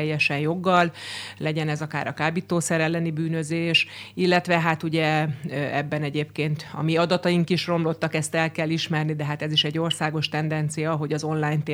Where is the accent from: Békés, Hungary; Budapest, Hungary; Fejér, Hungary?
Fejér, Hungary; Én magam is vidéki vagyok, ugye én Fejér megyéből, egy kis faluból származom